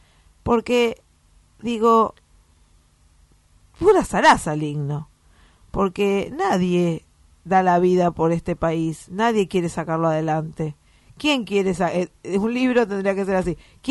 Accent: Buenos Aires, Argentina; Y porque nosotros estamos cerca del Bajo Flores. Yo soy de Parque Chacabuco.

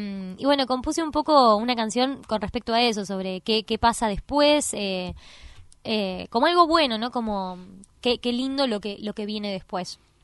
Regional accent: La Plata, Buenos Aires Province, Argentina; yo soy de La Plata de toda la vida y empecé a dedicar a la música desde muy chica

